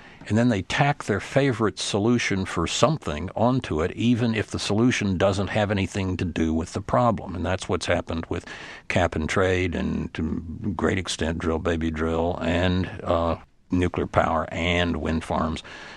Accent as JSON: {"language": "English", "region": "Oklahoma", "country": "United States", "tie": "born or raised there", "said": "I grew up in Oklahoma driving on, learning to drive on 25-cent a gallon gasoline."}